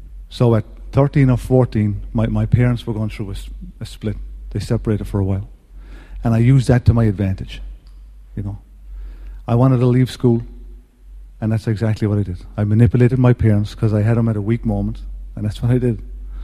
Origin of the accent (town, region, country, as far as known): Ireland; born or raised there